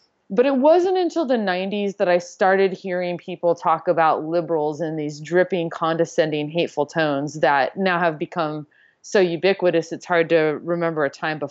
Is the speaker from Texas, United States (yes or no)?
yes; Texas, United States; I am from West Texas, actually, originally.